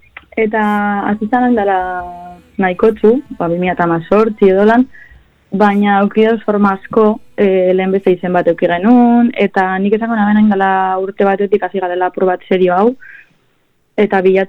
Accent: Gernika, Basque Country, Spain; bizkaitarra gara, gernikarra gara

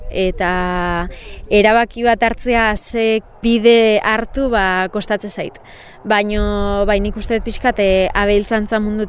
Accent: Deba, Basque Country, Spain; Debatik nator, Gipuzkoatik.

